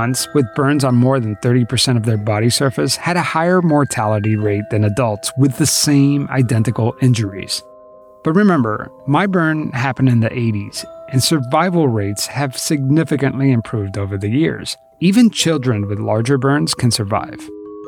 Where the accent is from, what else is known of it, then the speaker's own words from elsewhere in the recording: Miami, Florida, United States; I grew up in Miami, but I would want to wear long sleeves all the time.